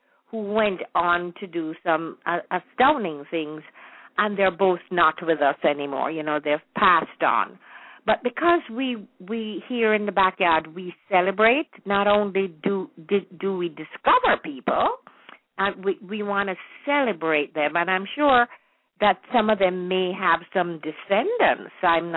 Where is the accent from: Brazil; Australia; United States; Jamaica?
Jamaica; Kingston; I was born and raised in Kingston, spent all my holidays in Savlamar, where my mother was born, and I have had a lot of old relatives there.